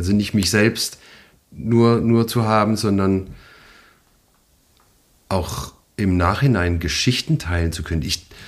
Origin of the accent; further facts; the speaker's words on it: Neuhausen, Baden-Württemberg, Germany; now in Pforzheim, Germany; Ich wohne jetzt in Pforzheim, aber habe lange in einem kleinen Dorf gewohnt am Rand des Nordschwarzwalds, das heißt Neuhausen. Wunderschönes kleines Dorf und hatte da mit meinen Eltern ein Haus im Wald, das ehemalige Schützenhaus.